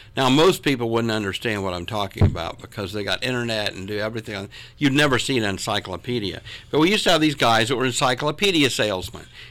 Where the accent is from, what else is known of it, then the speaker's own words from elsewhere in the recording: Columbus, Ohio, United States; born there; I was born in Columbus, Ohio, but I should have been born in Missouri, because it's the show me state.